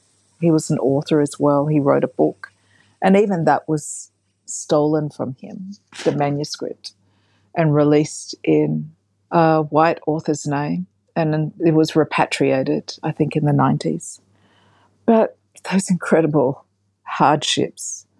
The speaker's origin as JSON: {"language": "English", "region": "South Australia", "country": "Australia", "tie": "born or raised there", "said": "I grew up in South Australia."}